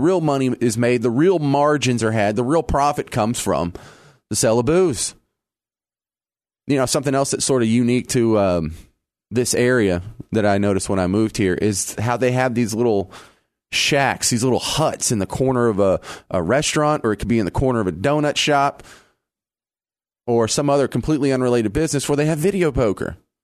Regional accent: Texas, United States; But in the county where I grew up in Texas, there wasn't beer or wine, much less liquor in a grocery store.

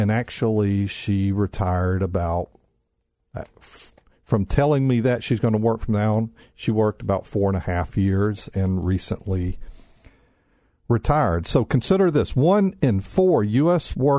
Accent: Mississippi, United States; we grew up in Mississippi and attended the same high school and such

